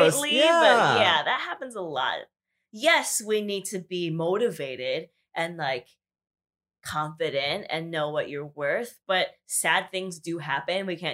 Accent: East Coast, United States; I'm from the East Coast, and when I'm with a lot of Asian Americans who are more from the East Coast, that's also different.

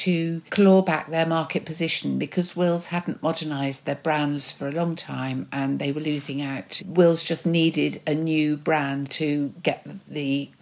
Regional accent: Bristol, South West England, United Kingdom; and I grew up in Bristol.

